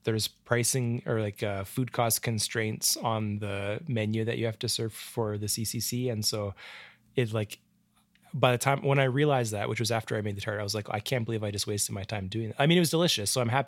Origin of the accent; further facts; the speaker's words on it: Edmonton, Alberta, Canada; We're two chefs from Edmonton, Alberta, Canada.